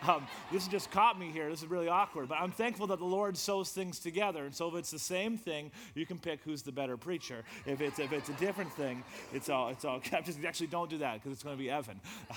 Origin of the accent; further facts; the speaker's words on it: Edmonton, Alberta, Canada; I'm from Edmonton. Our church says hello. We're from West Edmonton Christian Assembly